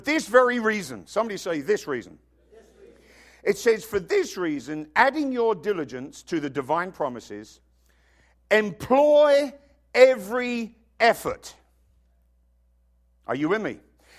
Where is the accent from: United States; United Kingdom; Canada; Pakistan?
United Kingdom; England; I remember growing up in England, obviously. I remember that. And I was there 25 years.